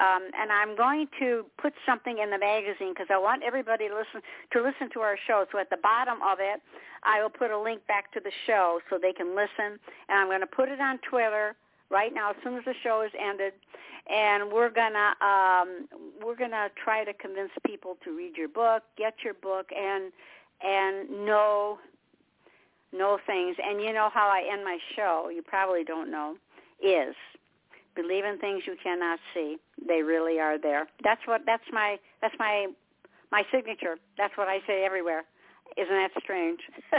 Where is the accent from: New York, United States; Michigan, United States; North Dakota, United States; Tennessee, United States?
Michigan, United States; Detroit; I'm from Detroit originally, so I've got my rock and roll going, my Motown stuff.